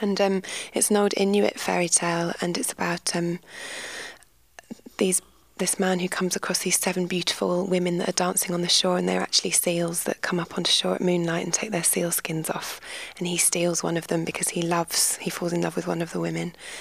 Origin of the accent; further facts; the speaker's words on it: East of England, United Kingdom; But I was actually very English in a way. And growing up in Hertfordshire, it's a very rural kind of countrysidey outside of London